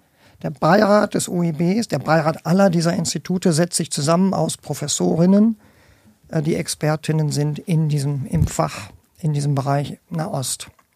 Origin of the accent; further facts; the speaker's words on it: Germany; Also dass ich also als Deutscher in England Ausgebildeter in Kanada einen Job kriege, um den Nahen Osten zu unterrichten.